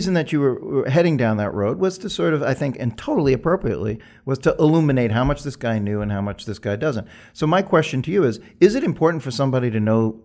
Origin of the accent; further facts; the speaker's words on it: Brooklyn, New York, United States; I'm from Sheepshead Bay, Brooklyn.